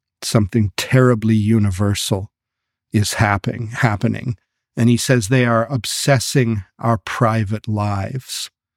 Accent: Oklahoma City, Oklahoma, United States; There are a bunch of them in America, including my hometown and Eric's hometown of Oklahoma City, where more streets are numbered than they are named.

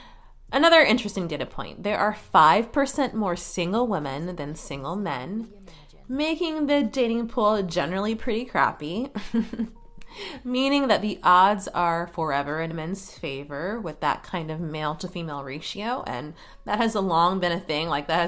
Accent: Ohio, United States; now in Washington, D.C., United States; when I go back to my hometown or go back to Ohio

